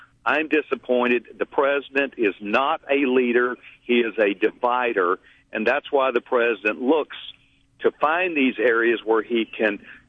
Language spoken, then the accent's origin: English; Texas, United States; And I think, not just by being a Texan, but by me being an American, that I do not want to follow that as a model.